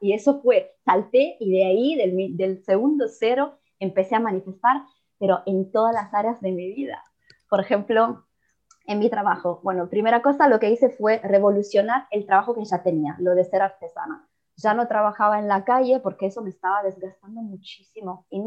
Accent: Rome, Lazio, Italy; Spanish is a second language; decidí de volver a mis raíces, de dejar México y de dejar a mi pareja. Entonces volví a mi casa, que es aquí donde estoy, en las afueras de Roma. Y desde que puse mis pies en mi país, en mi casa

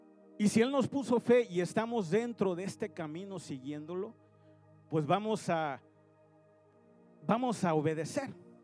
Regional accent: Puerto Rico; Sorry, se me trabó la... Es que soy puertorriqueño.

